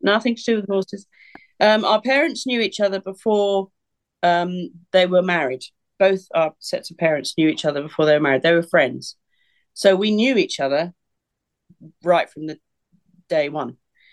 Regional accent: South East England, United Kingdom; That's where I am now, and that's where I've spent my life. I'm within a few miles of where I was born. So I've spent my whole life in the southeast of England. Not far from the coast, not far from the city of London.

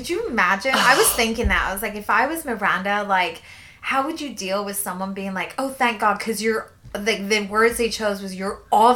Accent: Scotland, United Kingdom; now in Houston, United States; Well, and, like, I grew up in Scotland.

